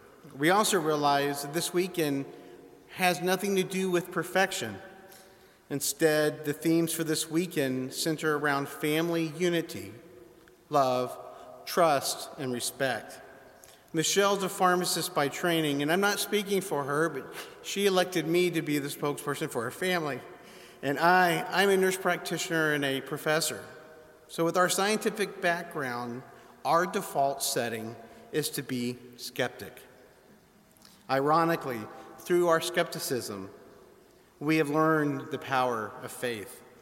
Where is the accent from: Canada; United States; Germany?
United States; Texas; However, I grew up in a predominantly Latino community in Texas and was educated by the Jesuits.